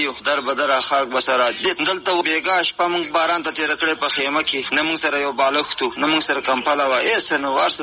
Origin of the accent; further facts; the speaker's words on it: Takhar, Afghanistan; ما خپل کلي ته ورسی تخار ته لخیره کور نه لرم هلته